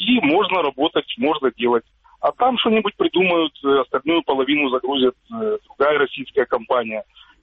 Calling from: Kyiv, Kyiv City, Ukraine

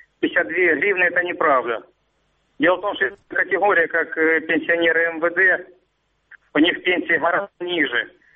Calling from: Avdiivka, Donetsk Oblast, Ukraine; Авдеевка беспокоит.

